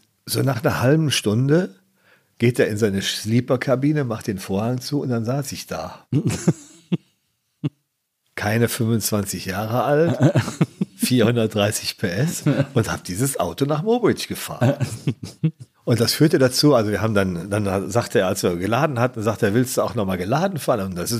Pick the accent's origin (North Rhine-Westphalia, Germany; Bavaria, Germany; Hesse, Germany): North Rhine-Westphalia, Germany; Ratingen; Meine Heimatstadt Ratingen hat eine Verbindung.